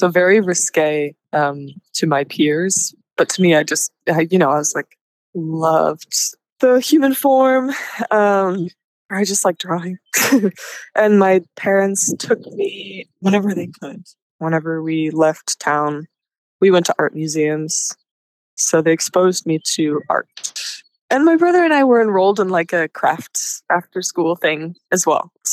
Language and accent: English; Oregon, United States; No, I'm from like a small town down in southern Oregon. It's very rural. It's kind of a hellhole, honestly.